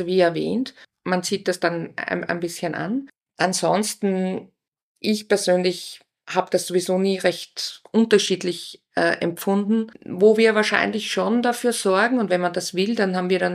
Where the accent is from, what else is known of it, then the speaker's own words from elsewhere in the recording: Upper Austria, Austria; born there; ich komme ja vom Land. Ich bin ja in Oberösterreich geboren und sage immer, dass ich mich so schön langsam vorgekämpft habe in die Zivilisation. Also ich habe dann in Welsch die Handelsakademie besucht und bin dann zum Studieren nach Linz gekommen.